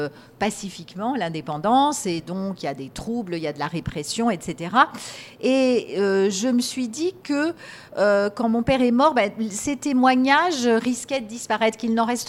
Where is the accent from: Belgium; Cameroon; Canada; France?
Cameroon; Douala, Littoral; born there; Puisque moi-même, je suis née à Douala, juste avant l'indépendance